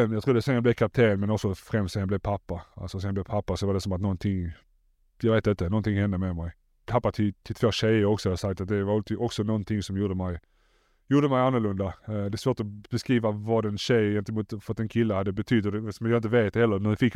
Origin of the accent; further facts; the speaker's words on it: Malmö, Skåne, Sweden; moved away as an adult; när jag flyttade från Malmö var jag 22 år gammal. Jag bodde hemma hos mina föräldrar